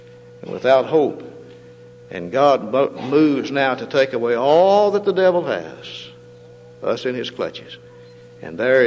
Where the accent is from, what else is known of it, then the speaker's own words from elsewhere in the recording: Kentucky, United States; Now, I grew up in Kentucky.